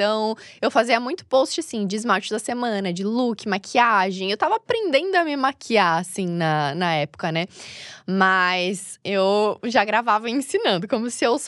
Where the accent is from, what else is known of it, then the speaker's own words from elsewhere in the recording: Santa Catarina, Brazil; moved away as an adult; now in São Paulo, Brazil; Bom, eu tenho 31 anos, vim de Santa Catarina. Agora eu tô morando aqui em São Paulo, já faz uns 5 anos.